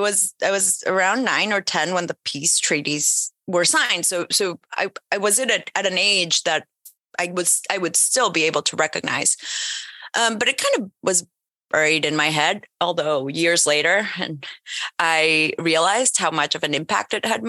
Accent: El Salvador; also born or lived in Mexico; now in New York, United States; I've moved around, not a lot, but I have moved countries. I'm from El Salvador, lived in Mexico for a really long time and then moved to New York.

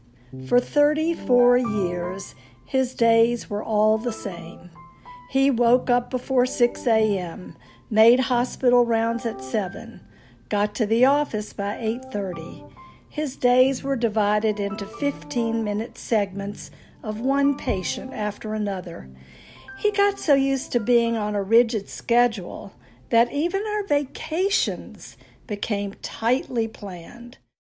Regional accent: North Carolina, United States; See, I'm a Southern girl, born and raised in North Carolina. To me, time moves slowly, moseying along, until suddenly, out of nowhere, you've run out of it.

